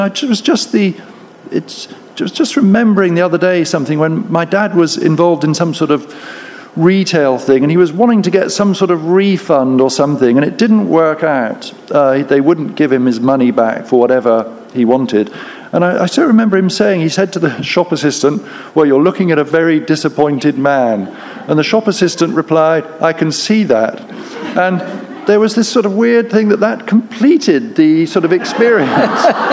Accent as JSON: {"language": "English", "region": "England", "country": "United Kingdom", "said": "I should say that being English, I shouldn't boast, but I'm far better qualified than any of you Americans to talk about disappointment, simply by virtue of the fact of being British."}